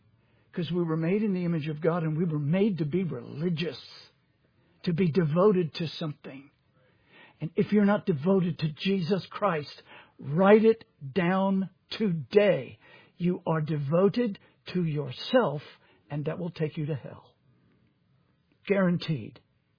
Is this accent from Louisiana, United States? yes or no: yes; Louisiana, United States; I'm from Louisiana. We had a lot of betting there.